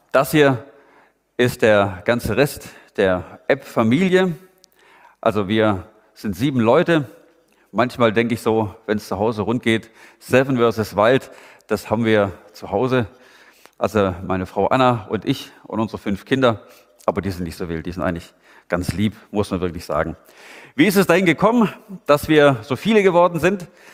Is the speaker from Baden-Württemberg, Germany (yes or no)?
yes; Baden-Württemberg, Germany; now in Itzehoe, Germany; ich bin ja eigentlich Itzehoer, also Norddeutscher, mittlerweile seit 5,5 Jahren. Aber freue mich, wenn ich ab und zu mal in meine alte Heimat in den Süden, in Schwabenländle, zurückkommen kann.